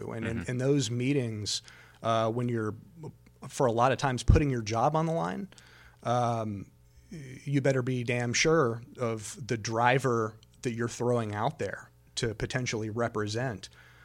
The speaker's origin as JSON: {"language": "English", "town": "Daytona Beach", "region": "Florida", "country": "United States", "tie": "born or raised there", "also_born_or_lived": "Talladega", "said": "I was born in Talladega, raised in Daytona. So very, very knowledgeable about the sport."}